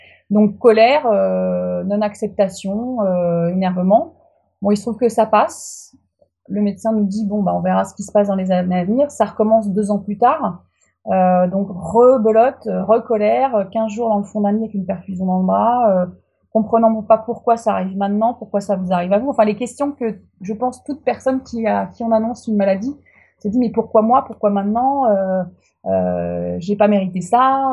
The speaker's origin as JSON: {"language": "French", "region": "Brittany", "country": "France", "said": "je suis bretonne déjà, ça c'est un point commun qu'on a ensemble, c'est que c'est la Bretagne est notre terre d'énergie. Voilà, donc toi au sud, moi au nord, mais voilà, moi je suis du côté du Cap Fréhel, dans un petit village qui s'appelle Pleurien."}